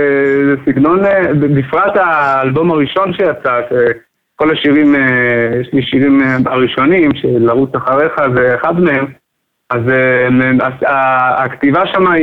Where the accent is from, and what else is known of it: Rehovot, Central District, Israel; born or raised there